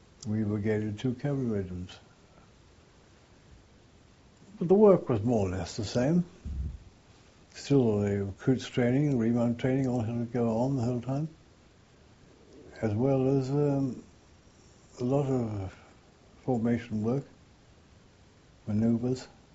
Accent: United Kingdom; UK. I love my home country

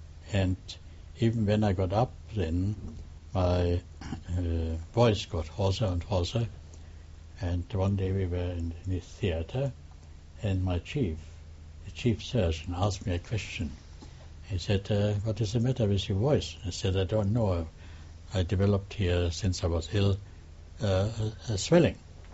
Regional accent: Chorzów, Silesian Voivodeship, Poland; This was an accident hospital in my hometown, in what in that time called Königswitte. Later it became Polish. It's called now Chorzów.

